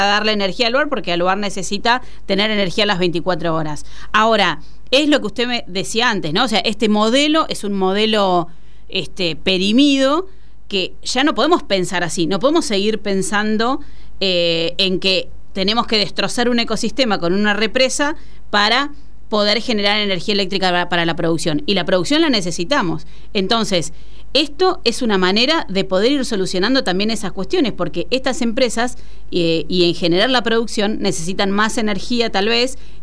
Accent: Patagonia, Argentina; yo soy de la Patagonia

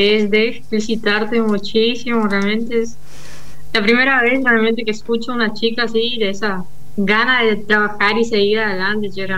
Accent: Misiones, Argentina; soy de Misiones.

